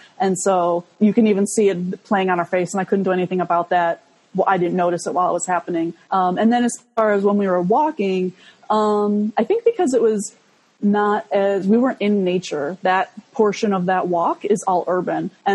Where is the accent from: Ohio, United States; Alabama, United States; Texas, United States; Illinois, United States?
Illinois, United States; Chicago; I'm from Chicago, and so that's why I knew Jen.